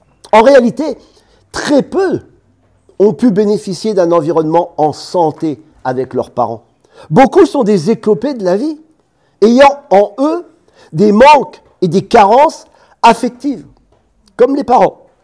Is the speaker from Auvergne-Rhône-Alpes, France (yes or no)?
no; Normandy, France; Oui, parce que chez nous, je suis bien de Normandie, on fait le calva.